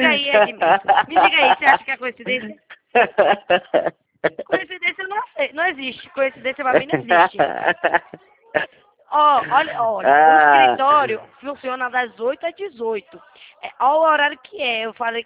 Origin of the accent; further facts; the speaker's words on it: Bahia, Brazil; now in Sorocaba, Brazil; eu sou da Bahia, mas moro aqui em Sorocaba, São Paulo.